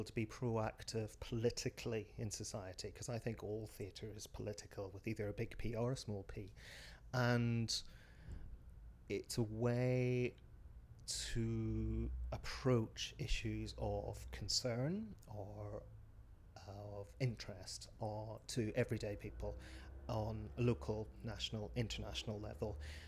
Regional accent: Holywood, Northern Ireland, United Kingdom; moved away as an adult; Well, I grew up in Belfast, and to be accurate, I grew up in Hollywood, which also always sounds very exciting. It's Hollywood just to the east of Belfast. And I left at 18 to go to university in Glasgow.

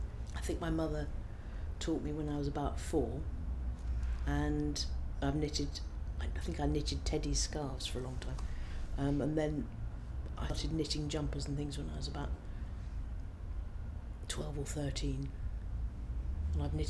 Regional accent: London, United Kingdom; I am 53 and I come from Highgate, North London.

